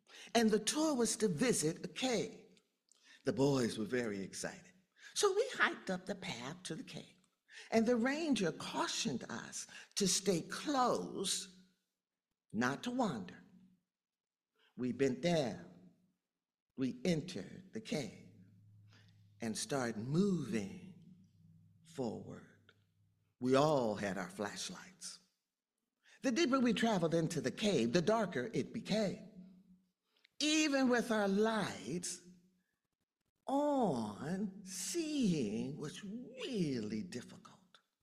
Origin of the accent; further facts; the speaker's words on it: Los Angeles, California, United States; now in Collegeville, United States; I'm from Los Angeles, California. So Dad visited, and we were driving back to my house. I'm here in Collegeville, and it was night.